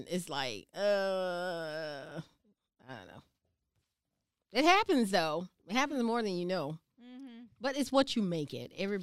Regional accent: United States; accent: Gullah Geechee; Since you tripping off my Gullah Geechee accent.

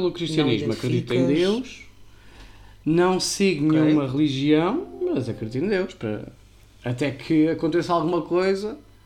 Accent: Portugal; born there; como nasci em Portugal sou cristão.

